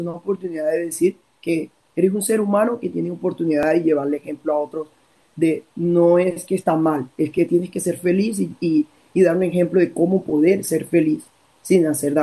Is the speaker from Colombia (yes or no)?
yes; Colombia; now in Australia; porque en mi país, en Colombia, específicamente en mi región, hay mucho tabú, porque vengo de una comunidad católica, cristiana, tengo una educación católica